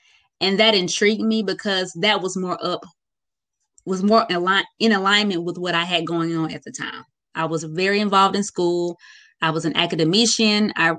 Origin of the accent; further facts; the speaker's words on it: Roanoke, Alabama, United States; I would sing at some of the pageants that were happening in my hometown, Roanoke, Alabama.